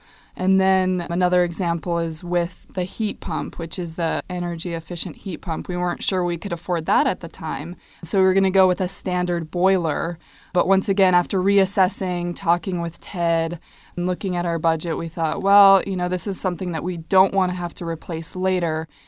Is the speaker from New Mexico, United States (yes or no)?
yes; New Mexico, United States; because I'm from New Mexico, so I need to get as much light as possible here.